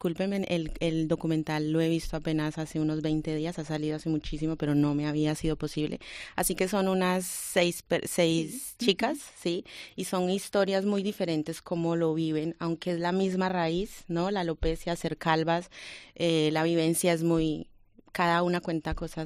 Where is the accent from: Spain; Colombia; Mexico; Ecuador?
Colombia; moved away; Yo soy colombiana, llegué de Colombia en el 2001